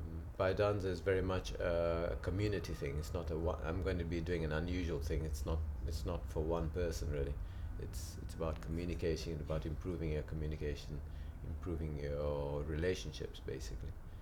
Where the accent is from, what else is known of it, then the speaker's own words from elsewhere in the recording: Malvern, West Midlands, United Kingdom; I come from Malvern in Worcestershire. What am I, 53.